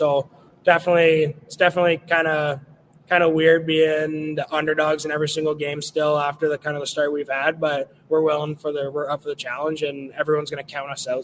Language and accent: English; Belleville, Ontario, Canada; Growing up in Belleville, watching the Bulls play the Petes every single year